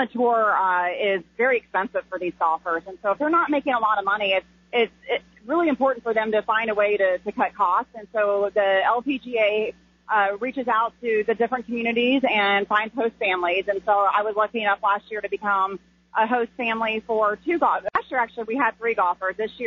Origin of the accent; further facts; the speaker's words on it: Atlanta, Georgia, United States; my best friend from childhood, I grew up in Atlanta